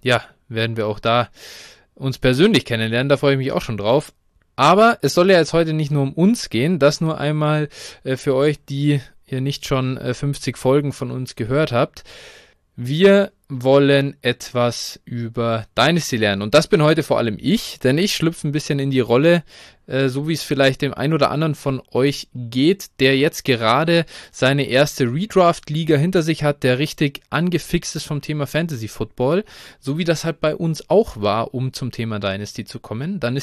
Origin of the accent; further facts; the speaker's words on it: Munich, Bavaria, Germany; Ich komme aus München